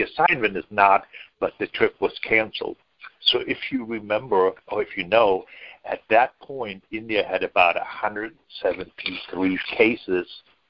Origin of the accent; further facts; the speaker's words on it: Buxtehude, Lower Saxony, Germany; moved away as an adult; now in United States; I came from Hamburg, a suburb of Hamburg in Buxtehude, and I lived on a dairy farm